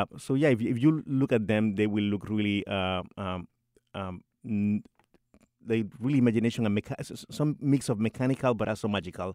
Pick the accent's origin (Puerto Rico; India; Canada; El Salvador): Puerto Rico; So basically, I am from Puerto Rico